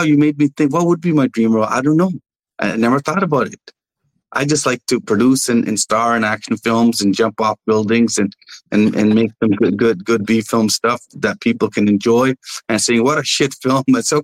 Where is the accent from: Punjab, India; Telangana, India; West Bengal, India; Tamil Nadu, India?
Punjab, India; Listen, I'm Punjabi. I'm Indian, right? We always want a deal.